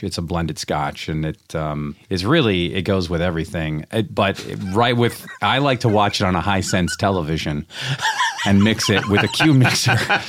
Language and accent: English; Seattle, Washington, United States; Oh, yeah, I'm from Seattle.